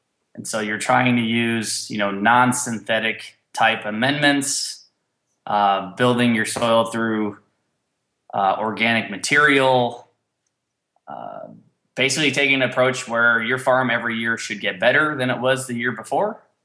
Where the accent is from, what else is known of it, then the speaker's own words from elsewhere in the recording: Connecticut, United States; I grew up in Connecticut and my family had 2.5 acres of vegetables.